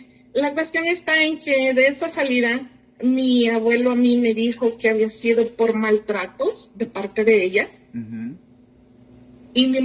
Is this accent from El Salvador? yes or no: yes; El Salvador; moved away; Mira, yo ya tengo mucho tiempo de estar acá. Yo soy del Salvador.